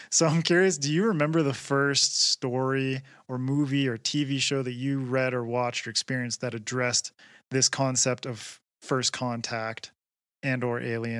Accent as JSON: {"language": "English", "country": "Canada", "said": "It's like, I'm Canadian. And even I was like enraptured by that."}